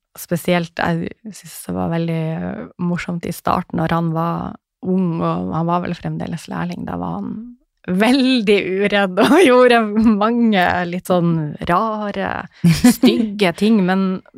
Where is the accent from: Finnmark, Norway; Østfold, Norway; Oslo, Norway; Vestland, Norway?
Finnmark, Norway; Ja, og fra Finnmark.